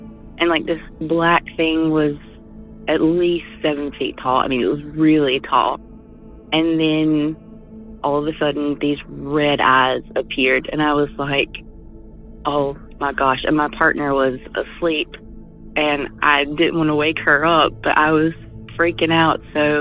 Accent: North Carolina, United States; I'm from North Carolina. I'm a medic, and I have a ton of stories.

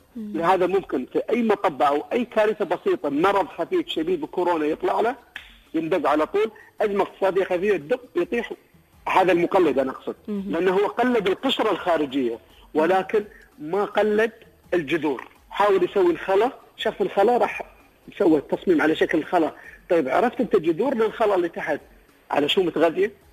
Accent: Abu Dhabi, United Arab Emirates; منطقة الظفرة المنطقة الغربية عندنا في أبو ظبي نوعية القهوة عندهم غير عن قهوة هل العين

